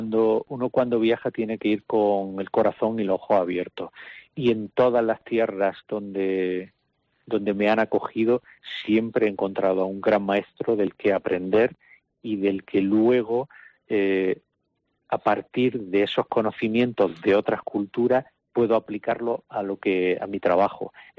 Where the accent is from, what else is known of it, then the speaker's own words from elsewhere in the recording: Alcalá la Real, Andalusia, Spain; Como jienense, yo soy de Alcalá la Real.